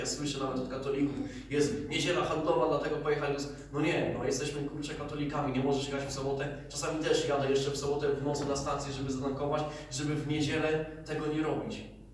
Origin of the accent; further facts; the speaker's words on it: Toruń, Kuyavian-Pomeranian Voivodeship, Poland; jestem blisko, bo jestem z Torunia i w Toruniu jestem